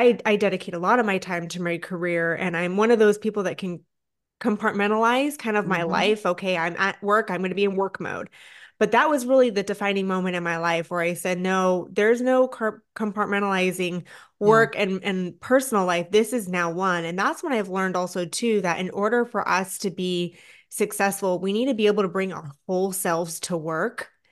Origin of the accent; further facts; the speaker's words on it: California, United States; I'm a Californian at heart. So I understand earthquakes, and that's exactly what it felt like.